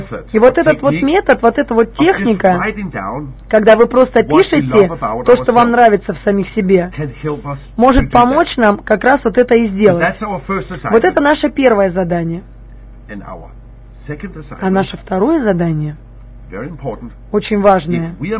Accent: Ukraine; Я с Украины.

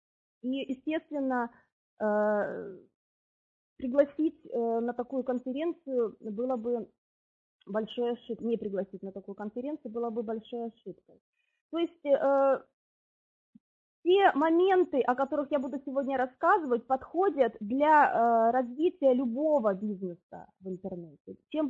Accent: Far East, Russia; now in Turkey; Я уже 7 лет живу в Турции, а сама я с Дальнего Востока.

